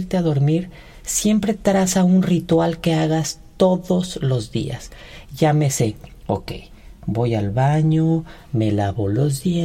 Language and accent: Spanish; Ixtapan de la Sal, State of Mexico, Mexico; los hacen en mi pueblo, Ixtapan de la Sal, Estado de México, perdón.